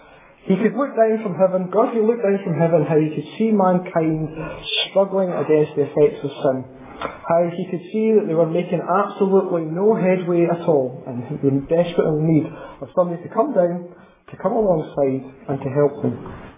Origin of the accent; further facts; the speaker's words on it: Arbroath, Scotland, United Kingdom; I grew up in Arbroath, past Dundee, spent 25 years of my life there. And as you probably know, Arbroath is a fishing village.